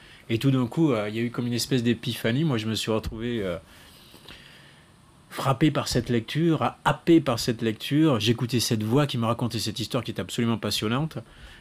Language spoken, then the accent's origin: French; Montréjeau, Occitanie, France; Moi, j'ai grandi à Montrégeau, 2000 habitants, au pied des Pyrénées.